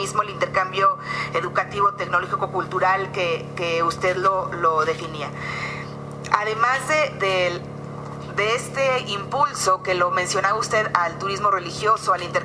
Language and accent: Spanish; Guanajuato, Mexico; Yo soy del estado de Guanajuato, donde es visitado uno de los santuarios, en este caso en el Cerro del Cubilete, el Santuario a Cristo Rey